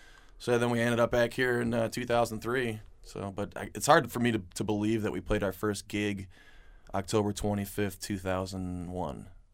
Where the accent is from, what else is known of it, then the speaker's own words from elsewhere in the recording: St. Charles, Illinois, United States; also born or lived in Elmhurst / Lombard; We actually grew up more by the city. We're from the suburbs. I was born in Elmhurst, lived in Lombard for a while, and then my dad moved us out to St. Charles, Illinois, in the late 70s. So we grew up there and went to high school up there.